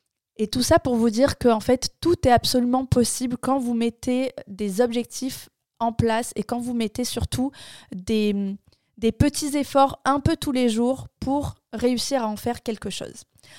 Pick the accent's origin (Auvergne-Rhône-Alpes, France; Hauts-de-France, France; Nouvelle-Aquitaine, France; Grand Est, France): Nouvelle-Aquitaine, France; Bordeaux; moved away as an adult; also born or lived in Mérignac; Je suis une bordelaise de base, j'y ai vécu jusqu'à mes 24 ans. J'ai deux frères, j'ai des parents qui sont toujours ensemble, qui sont mariés. J'ai vécu jusqu'à mes 13 ans dans une cité. À Mérignac